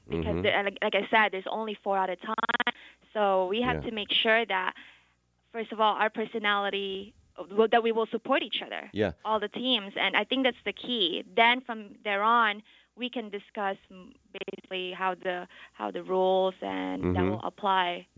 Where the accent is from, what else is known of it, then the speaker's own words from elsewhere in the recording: Long Beach, California, United States; I have a boyfriend here. We're both from Long Beach, California.